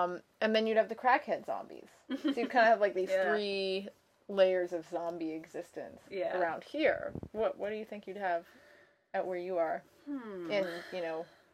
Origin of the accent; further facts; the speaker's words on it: Edmonton, Alberta, Canada; Or I guess we could just move up to my hometown, Edmonton.